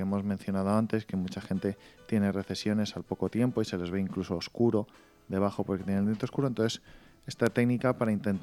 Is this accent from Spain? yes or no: yes; Spain; Y somos los segundos españoles en ir a hablar en 72 años.